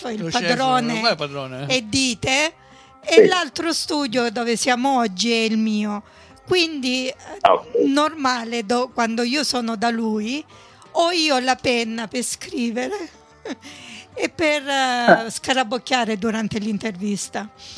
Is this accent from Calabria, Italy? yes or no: no; Apulia, Italy; Però siccome siamo salentini...